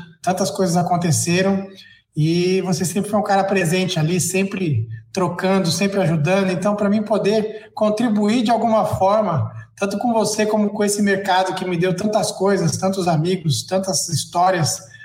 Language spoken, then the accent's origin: Portuguese; São Paulo, Brazil; Eu nasci em Itaquera. Cresci lá em Itaquera, Zona Leste de São Paulo